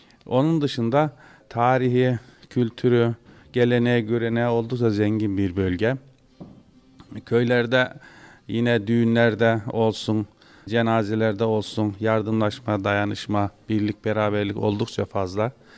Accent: Silifke, Mersin, Turkey; ben de Silifkeliyim. Emekli öğretmenim. Kendi memleketimiz, buraya yerleştik işte.

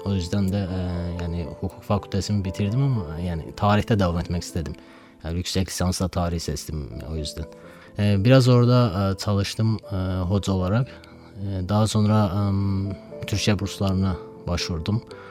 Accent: Nakhchivan, Azerbaijan; Azerbaycan'da Nahçıvan doğumluyum. Nahçıvan şehrinde doğdum. Yani ilk okulu ve harp lisesi okudum Nahçıvan'da.

